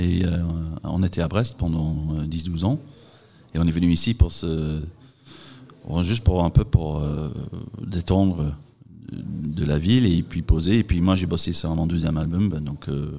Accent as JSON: {"language": "French", "region": "North West England", "country": "United Kingdom", "second_language": "French", "lives_now": "France", "said": "Je suis je suis anglais, du nord-ouest de l'Angleterre. Donc là, pile poil entre Manchester et la frontière écossaise."}